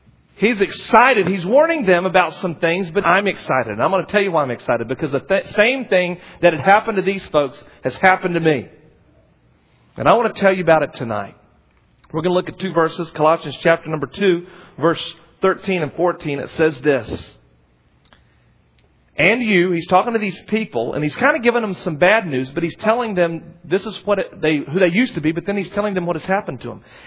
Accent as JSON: {"language": "English", "region": "North Carolina", "country": "United States", "tie": "born or raised there", "said": "I grew up in North Carolina."}